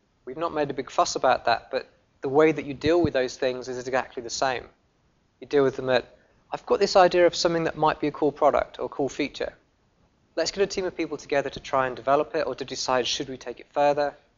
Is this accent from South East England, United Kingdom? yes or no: no; Yorkshire and the Humber, United Kingdom; I'm a Yorkshireman, you probably wouldn't guess by my accent